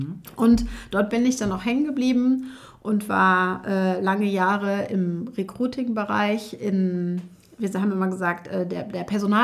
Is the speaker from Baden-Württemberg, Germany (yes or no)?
no; Munich, Bavaria, Germany; now in Cologne, Germany; Bin ursprünglich ein Münchner Kindl, also komme, auch wenn man es jetzt nicht hört, aus dem Süden von Deutschland.